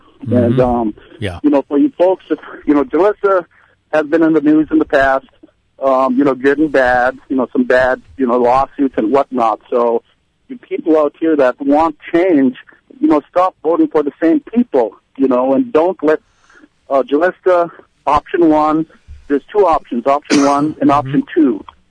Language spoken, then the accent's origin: English; Bethel, Alaska, United States; You know, I grew up here in Bethel, and, you know, this is actually originally where my mom's and dad's Blue Eyes Fish Camp were